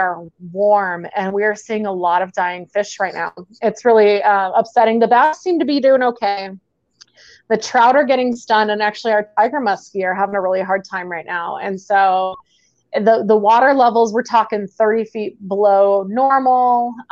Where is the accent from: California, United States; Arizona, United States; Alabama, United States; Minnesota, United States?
Arizona, United States; Phoenix; now in Salt Lake City, United States; I think I told you before, I'm from Phoenix. I'm used to 120, but I've been here since 2007.